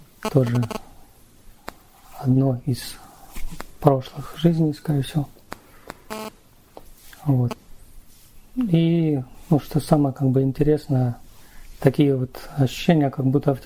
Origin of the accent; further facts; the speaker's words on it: Stavropol, Stavropol Krai, Russia; я из Ставрополя.